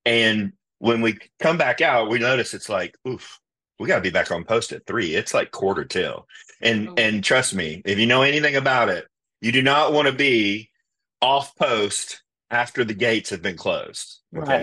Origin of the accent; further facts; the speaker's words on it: United States; I'm an American soldier on the other side of the world, serving my country, protecting their country, in trial for life in prison.